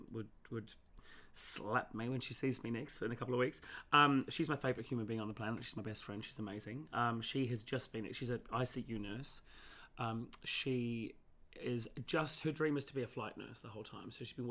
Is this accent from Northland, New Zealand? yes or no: yes; Mangatoroto, Northland, New Zealand; It's in the north end of New Zealand. It's got a population of 800 people